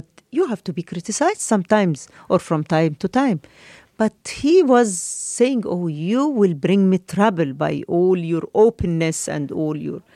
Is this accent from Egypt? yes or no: yes; Egypt; although I am half British, but I was brought up in Egypt. I am completely Egyptian woman by my attitude, by my love to my country, by everything.